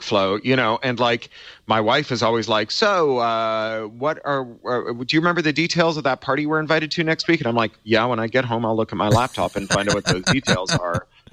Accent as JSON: {"language": "English", "country": "Canada", "also_born_or_lived": "United Kingdom", "said": "I'm Canadian and British, not Canadian and American."}